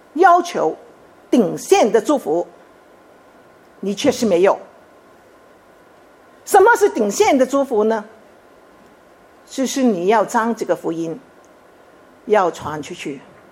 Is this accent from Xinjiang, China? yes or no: no; Chaozhou, Guangdong, China; 因为我们是潮州人，我们是潮州教会。